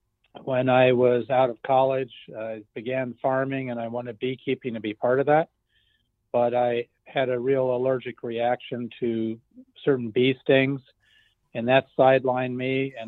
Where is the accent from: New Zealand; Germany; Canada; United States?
Germany; also born or lived in Switzerland; I grew up in Germany and Switzerland